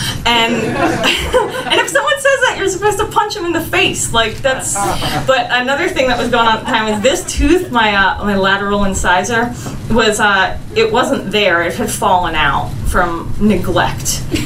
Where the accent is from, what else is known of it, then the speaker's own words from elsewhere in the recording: Philadelphia, Pennsylvania, United States; I'm from Philly